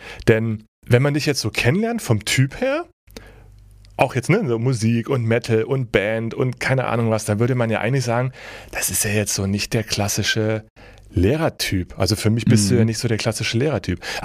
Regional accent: Göttingen, Lower Saxony, Germany; also born or lived in Cologne; Ich komme ja aus Göttingen, ne? Kleinerer Stadt, und dann so nach Köln, so als Student

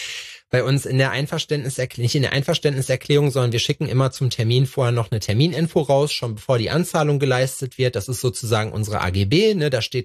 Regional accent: Germany; Wir sind Deutsche

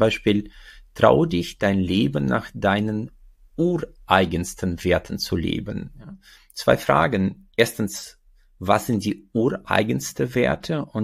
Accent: Uzbekistan; now in Germany; Ich bin in Usbekistan groß geworden

